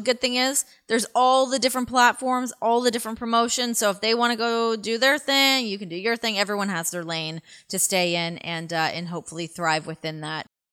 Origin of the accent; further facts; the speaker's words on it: Toronto, Ontario, Canada; as much as I'm a Torontonian